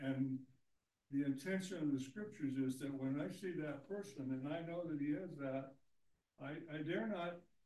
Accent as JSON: {"language": "English", "town": "Akron", "region": "Ohio", "country": "United States", "tie": "born or raised there", "said": "back in my hometown of Akron."}